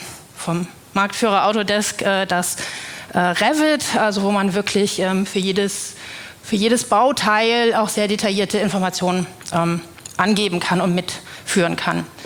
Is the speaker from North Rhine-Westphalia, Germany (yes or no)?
no; Dresden, Saxony, Germany; Ich komme auch aus Dresden wie der Vorredner, bin an der HTW Dresden